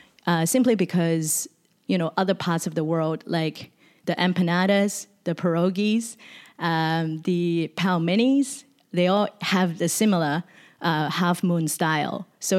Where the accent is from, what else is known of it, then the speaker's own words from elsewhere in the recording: Sydney, New South Wales, Australia; now in San Francisco, United States; in 2015, I moved to San Francisco from Sydney, Australia.